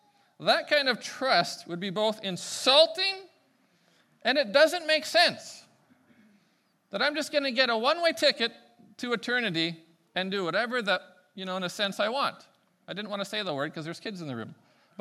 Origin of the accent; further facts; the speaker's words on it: Prince Rupert, British Columbia, Canada; My story was, as a young person, growing up in Prince Rupert, working at BC Packers.